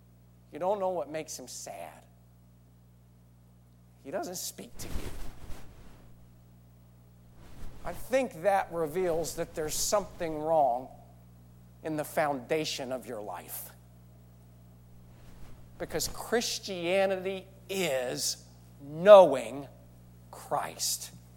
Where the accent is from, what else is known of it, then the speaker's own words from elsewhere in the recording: Midland, Texas, United States; I grew up in Midland, Texas. Midland's famous for a few things. Great Tex-Mex food. Oil well.